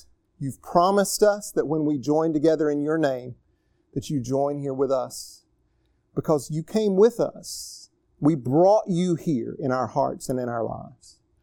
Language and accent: English; the South, United States; but I'm from the South. So everything God says to me is Southern, okay?